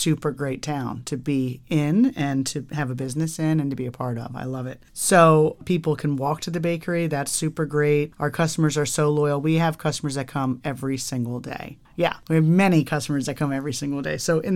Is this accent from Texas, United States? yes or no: no; New Jersey, United States; So I grew up in New Jersey, but I traveled a lot in my life. So I lived a lot of different places, but I'm mostly from New Jersey.